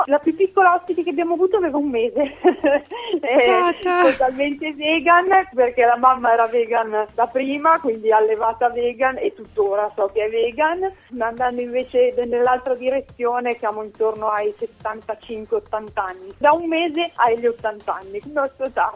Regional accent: Milan, Lombardy, Italy; perché le mie origini sono milanesi, quindi ci siamo spostati completamente come zona

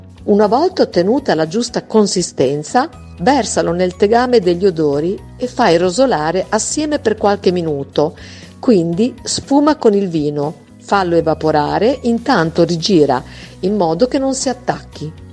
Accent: Bologna, Emilia-Romagna, Italy; Sono bolognese e quindi non può certo mancare un ragù pieno di sapore

